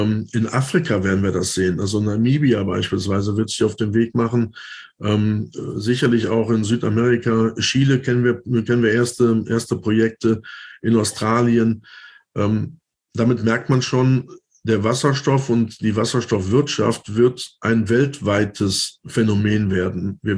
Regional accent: Düsseldorf, North Rhine-Westphalia, Germany; gerade auch in meiner Heimat in Düsseldorf.

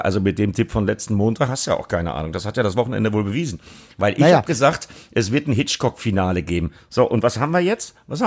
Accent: Bremen, Germany; Ich sage, ja, ich komme aus Bremen.

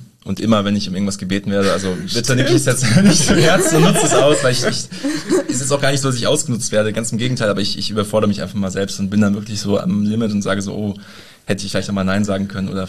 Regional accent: Boppard, Rhineland-Palatinate, Germany; dann das gesamte Mittelrheintal, also auch mein Heimatdorf umfasst, einen kleinen Ortsteil von Boppard

